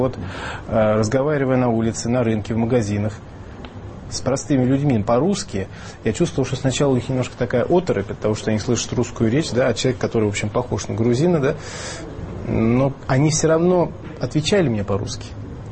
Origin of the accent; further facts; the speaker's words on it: Moscow, Russia; born there; моя мать русская. Я родился в Москве. То есть я по рождению своему, ну, как родины, считаю Россию. Моя родина – это Россия. Но в моих жилах течет грузинская кровь. У меня папа грузин и грузинская фамилия.